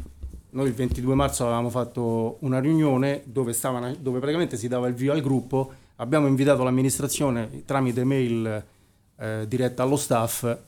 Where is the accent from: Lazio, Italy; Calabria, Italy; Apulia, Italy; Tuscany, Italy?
Lazio, Italy; Rome; vengo da Roma, ho girato tantissimi mercatini di Natale